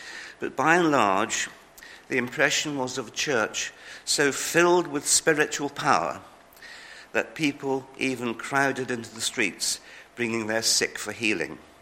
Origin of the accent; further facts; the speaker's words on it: Salisbury, South West England, United Kingdom; I come from Salisbury, and if you approach Salisbury from either the north or the east, the first thing you see is the cathedral spire before you see anything else.